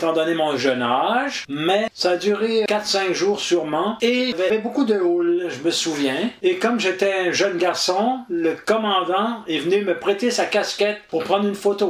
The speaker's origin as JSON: {"language": "French", "town": "Montreal", "region": "Quebec", "country": "Canada", "tie": "born or raised there", "said": "après la rue Orléans à Rosemont, on a déménagé à Saint-Léonard."}